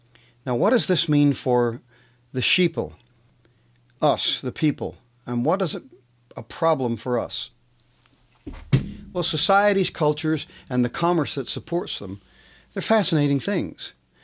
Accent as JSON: {"language": "English", "region": "Northern Ireland", "country": "United Kingdom", "tie": "born or raised there", "lives_now": "United States", "said": "I cared for those who had hardened themselves into the violent voice of the tribe while growing up in Northern Ireland."}